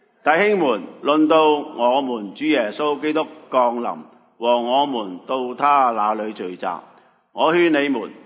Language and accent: Cantonese; China; 事件，我哋中国人俾人压迫得好紧要啊